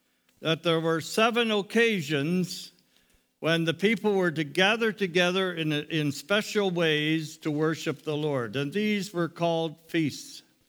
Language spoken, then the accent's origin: English; Niagara Falls, Ontario, Canada; moved away as an adult; also born or lived in India; Then we retired, came home to Canada in 2002. In 2004, we came from Niagara Falls, which is our home area, to here